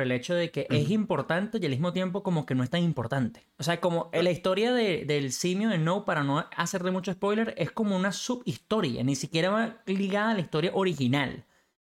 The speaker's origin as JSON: {"language": "Spanish", "country": "Venezuela", "said": "siendo alguien como yo, no americano, pues yo, obviamente yo soy venezolano"}